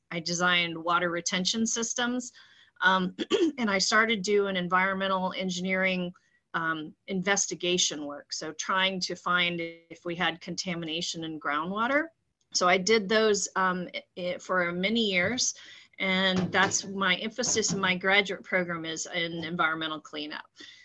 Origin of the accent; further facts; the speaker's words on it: Florida, United States; I'm from Florida.